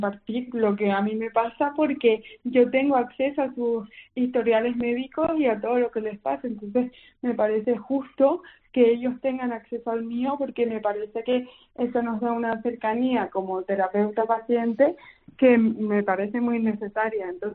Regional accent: Radazul, Canary Islands, Spain; De Radazul.

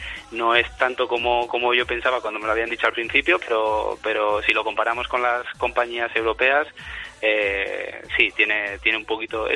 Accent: Bilbao, Basque Country, Spain; now in United Arab Emirates; Así que soy un poco de Bilbao, pero de las afueras, ¿eh?

